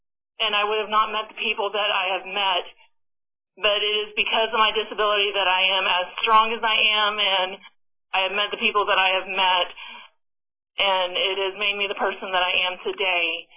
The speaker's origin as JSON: {"language": "English", "region": "North Dakota", "country": "United States", "said": "Okay, I'm from North Dakota, and I have a disability"}